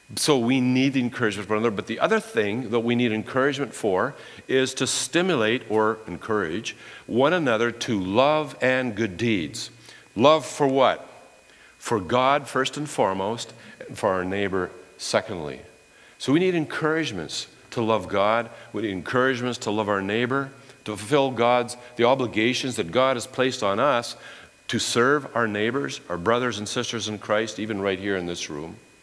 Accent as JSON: {"language": "English", "region": "Manitoba", "country": "Canada", "tie": "born or raised there", "said": "this is what society was like back in late 1960s, 1970s, where I grew up in Manitoba."}